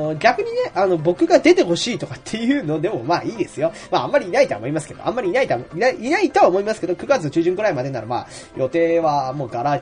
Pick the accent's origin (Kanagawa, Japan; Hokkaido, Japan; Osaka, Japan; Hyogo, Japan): Hokkaido, Japan; Sapporo; でもうちの実家はなんかあれみたいで、そう。見れないんですよ。札幌に帰らないでも見れないんですよ。